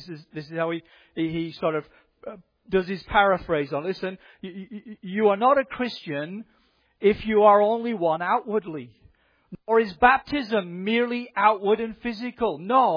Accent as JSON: {"language": "English", "region": "Scotland", "country": "United Kingdom", "said": "Being Scottish is disadvantageous because we've suffered 300 years of pain at the hands of the English."}